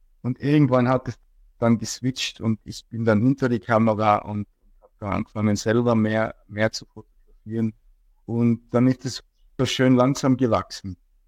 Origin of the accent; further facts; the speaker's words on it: Innsbruck, Tyrol, Austria; now in China; komme aus Tirol. Wie man wahrscheinlich am Dialekt ein bisschen erkennen kann. Geboren in Innsbruck, bin 52 Jahre alt, momentan in China.